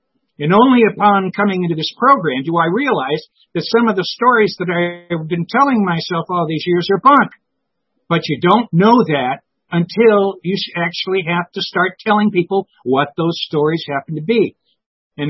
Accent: Chagrin Falls, Ohio, United States; because I'm from Chagrin Falls, Ohio, I could tell you his name was originally Tom Conway before it was changed

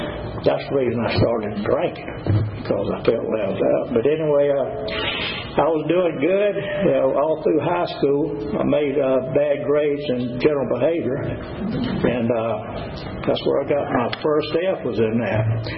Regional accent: Dublin, Georgia, United States; born there; I was born in Dublin, Georgia, August 24th, 1949. My mom and dad got divorced when I was five. Mama moved to Milledgeville, Georgia, and Daddy moved to Lakeland, Florida.

